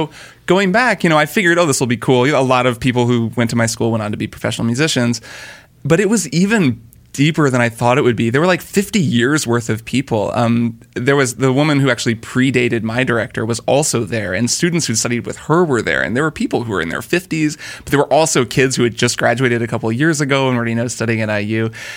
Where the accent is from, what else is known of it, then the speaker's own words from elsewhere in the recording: Bloomington, Indiana, United States; I went back to my hometown of Bloomington, Indiana to play in an alumni jazz band from my old high school.